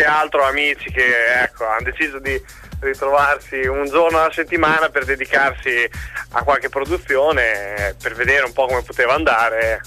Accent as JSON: {"language": "Italian", "region": "Emilia-Romagna", "country": "Italy", "said": "siamo tutti e tre DJ romagnoli, quindi Rimini, Riccione, Milano Marittima e così."}